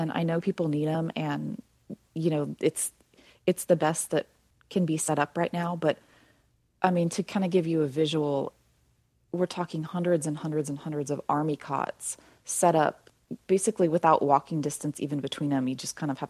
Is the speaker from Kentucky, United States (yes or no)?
no; Chico, California, United States; So we're now down in Chico, which has been a really, really welcoming community and my hometown.